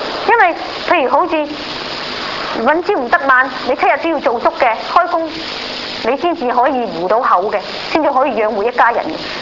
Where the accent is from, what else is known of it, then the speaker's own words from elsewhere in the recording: China; 因為我哋中國人嘅話呢都唔會攀咁多緣㗎嘛。